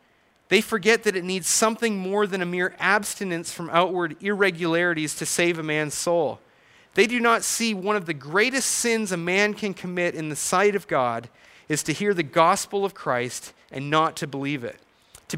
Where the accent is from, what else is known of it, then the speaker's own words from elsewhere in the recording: Canada; growing up in Canada, we idolized hockey stars